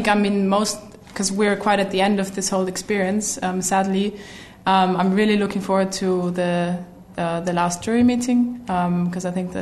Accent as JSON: {"language": "English", "region": "Vienna", "country": "Austria", "said": "As I'm from Vienna, which is the capital of Austria"}